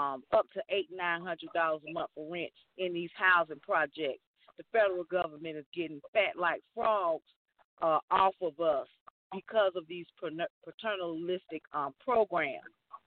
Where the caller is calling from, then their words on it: Georgia, United States; I'm calling from Georgia, and I'm enjoying the show